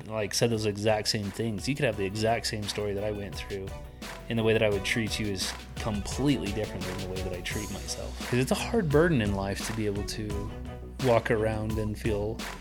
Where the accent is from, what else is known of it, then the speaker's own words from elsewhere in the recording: Texas, United States; born there; I was born in Texas, and then I am the youngest of four brothers.